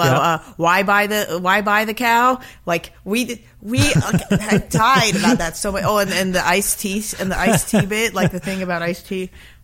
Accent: Iran; moved away; I grew up living in Iran.

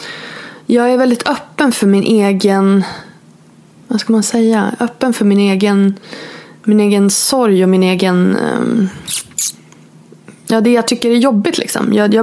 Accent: Norrland, Sweden; moved away as an adult; now in Borås, Sweden; som jag flyttade från Norrland till Borås när jag var 22

